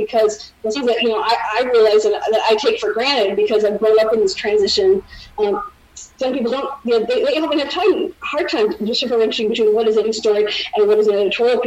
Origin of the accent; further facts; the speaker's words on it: Michigan, United States; now in United Kingdom; because I grew up in Michigan, which is kind of, it's a more Democratic oriented, but I grew up in a very conservative community, very much Republican kind of dominated. So moving to the UK was really an eye-opener